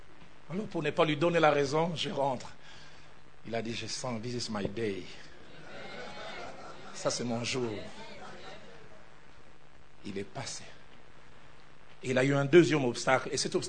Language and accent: French; Kinshasa, DR Congo; je prêchais dans une grande école chez nous à Kinshasa